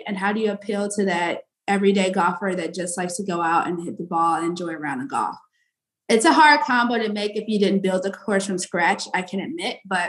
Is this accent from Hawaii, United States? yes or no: no; Cleveland, Ohio, United States; Shawnee Hills Golf Course, which is my home golf course back in Cleveland